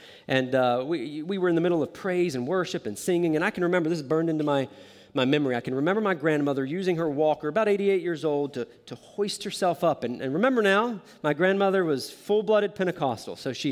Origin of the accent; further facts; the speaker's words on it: the South, United States; since I grew up in the South and I've lost some of my accent